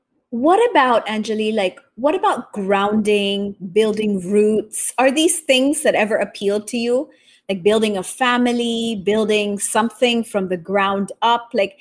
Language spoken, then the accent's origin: English; Japan; also born or lived in Taiwan; I was born in Taiwan, raised in Japan.